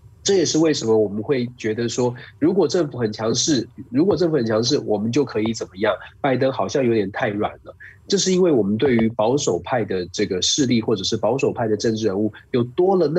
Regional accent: Taiwan; now in United States; 我们包括我自己在亚洲在台湾长大，在我没有到美国来

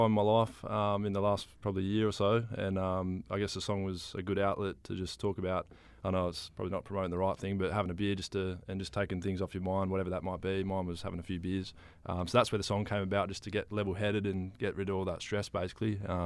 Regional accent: Bendigo, Victoria, Australia; Yeah, from Melbourne, Bendigo originally. In Melbourne, I got lots of family over there

